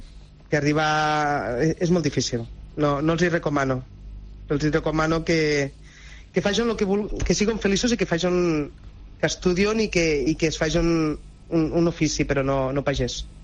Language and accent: Catalan; Artesa de Lleida, Catalonia, Spain; Aquí al poble, bueno, jo soc de poble d'Artesa de Lleida i a vegades que jo anava a l'escola i la meva mare tenia, la meva família tenia un restaurant